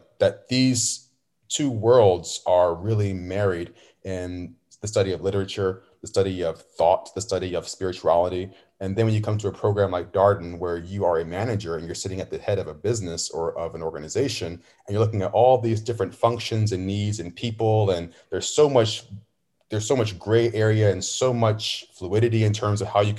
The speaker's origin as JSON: {"language": "English", "town": "Richmond", "region": "Virginia", "country": "United States", "tie": "born or raised there", "said": "born and raised in Richmond, Virginia. So Virginia has been home pretty much my whole life."}